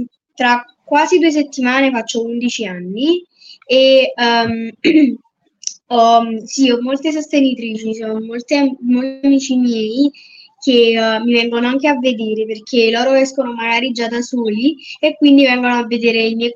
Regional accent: Casoria, Campania, Italy; Allora, io sono di Casoria, in provincia di Napoli.

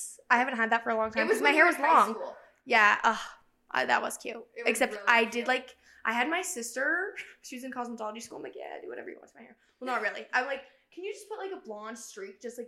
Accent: Logan, United States; I grew up in Logan, like I said, and my childhood was honestly great. Like, I lived in a neighborhood that had tons of kids my age.

